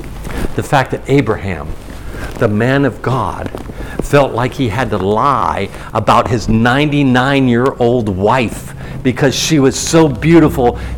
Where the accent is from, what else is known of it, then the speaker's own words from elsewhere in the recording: Hawaii, United States; My wife and I, we go to Hawaii. We were raised in Hawaii. We were raised in the Catholic Church.